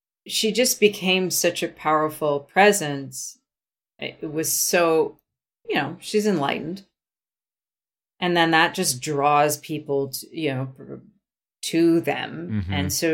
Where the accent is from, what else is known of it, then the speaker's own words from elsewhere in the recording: Vancouver, British Columbia, Canada; I'll drive back, because I was from Vancouver. It's not a long drive.